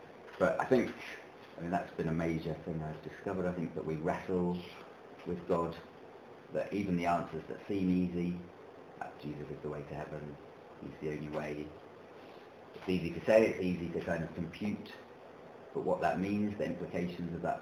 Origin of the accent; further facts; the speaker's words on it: United Kingdom; And so it's a kind of Pentecostal background, so not too wild because we're British Pentecostals.